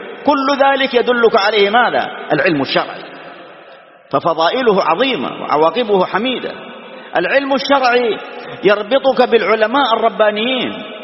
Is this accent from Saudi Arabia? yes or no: yes; Saudi Arabia; بلادنا المملكة العربية السعودية